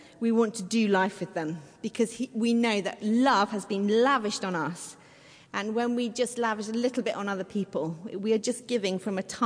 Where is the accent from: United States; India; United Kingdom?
United Kingdom; South East England; because I grew up in Surrey, I know next to nothing about life.